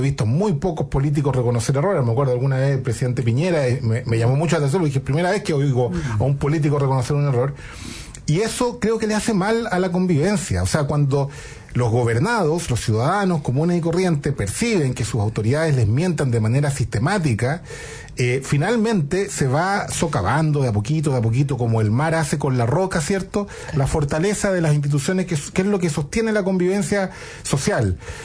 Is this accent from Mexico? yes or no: no; Chile; como somos todos los chilenos